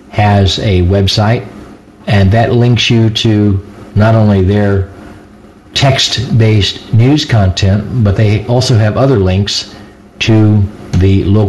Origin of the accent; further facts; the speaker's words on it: Dayton, Ohio, United States; I also like to keep up with news back in my hometown of Dayton, Ohio